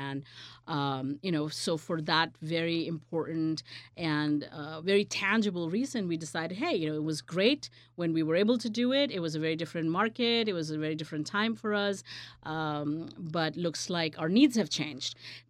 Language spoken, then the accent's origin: English; India; I'm from India. I was born in India.